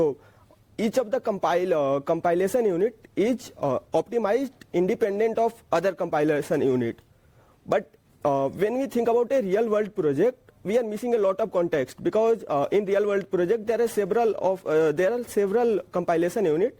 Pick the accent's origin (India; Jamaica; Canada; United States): India; I am undergraduate student from India